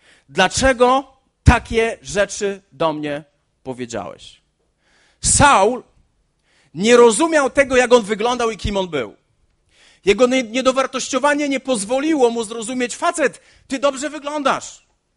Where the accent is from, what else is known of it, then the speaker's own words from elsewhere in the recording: Olesno, Opole Voivodeship, Poland; Czy ja powinienem czuć presję, bo jestem z Olesna?